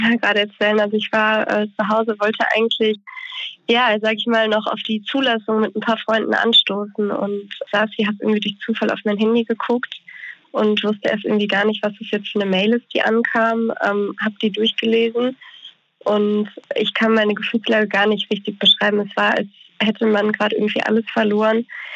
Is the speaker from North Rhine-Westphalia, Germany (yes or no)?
yes; Bonn, North Rhine-Westphalia, Germany; Das Leben hier in Bonn, also ich komme aus Bonn, zurückzulassen quasi.